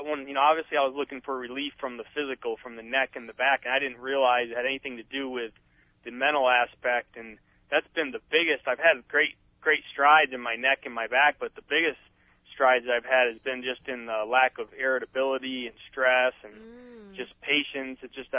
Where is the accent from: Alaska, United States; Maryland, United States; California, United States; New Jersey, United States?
California, United States; Huntington Beach; Yeah, I'm from Huntington Beach.